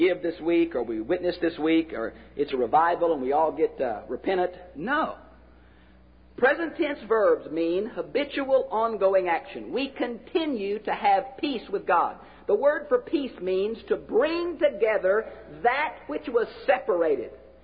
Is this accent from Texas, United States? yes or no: yes; Houston, Texas, United States; born or raised there